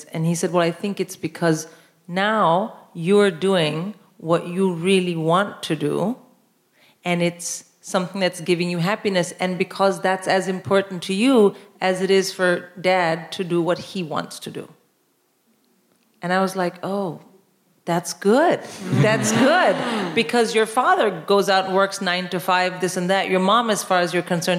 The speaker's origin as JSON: {"language": "English", "country": "India", "tie": "born or raised there", "said": "Well, I grew up in India"}